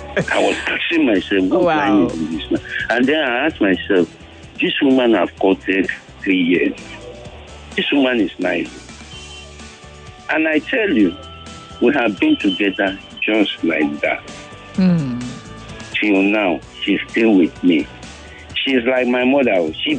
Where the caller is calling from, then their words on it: Ajah, Lagos, Nigeria; I'm calling from Aja area.